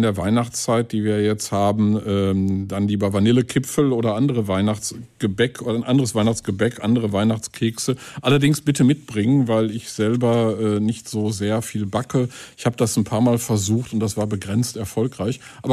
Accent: Bochum, North Rhine-Westphalia, Germany; also born or lived in Munich / Castrop-Rauxel; Also ich stamme aus Bochum. Ich bin in Bochum aufgewachsen und dann habe ich tatsächlich nach Stationen zum Beispiel in München in Castrop-Rauxel gewohnt.

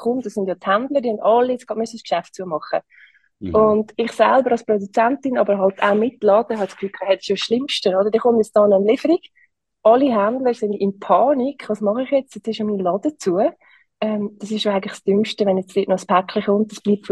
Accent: Lucerne, Switzerland; in Luzern, meiner Heimat, fehlt so ein bisschen der Designaspekt

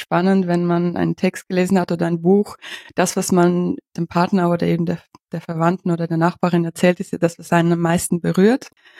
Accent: Ukraine; Ich bin ja aus der Ukraine

